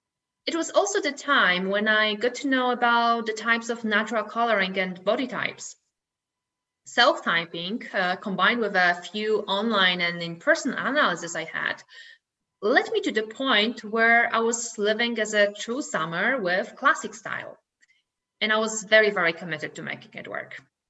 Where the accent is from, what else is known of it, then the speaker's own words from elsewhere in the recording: Poland; English is a second language; I was about to move back to my home country, Poland